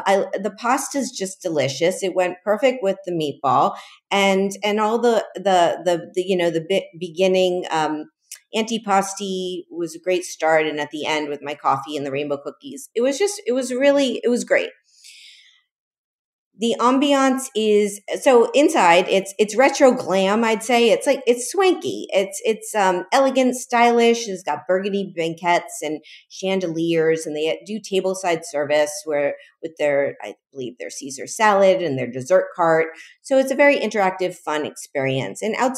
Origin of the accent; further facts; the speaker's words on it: Miami, Florida, United States; because, you know, it's my hometown. I want to see their Miami rendition.